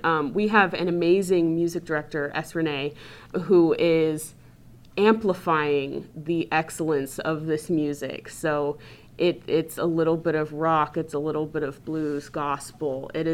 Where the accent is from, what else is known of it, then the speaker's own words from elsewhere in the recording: Arlington, Washington, United States; Yeah, I was born and raised in Arlington, Washington, so this is home for me. But yeah, I've been working in Seattle through the years, so this is like home to me as well, even though I was, you know, brought up further north.